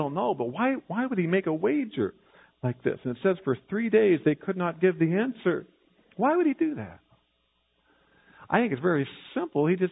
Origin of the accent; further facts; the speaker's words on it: Kansas, United States; I grew up in Kansas. I thought party meant cake.